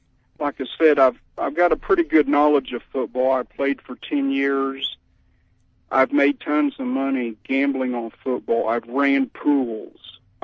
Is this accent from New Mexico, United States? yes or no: yes; Raton, New Mexico, United States; I'm from Raton, New Mexico.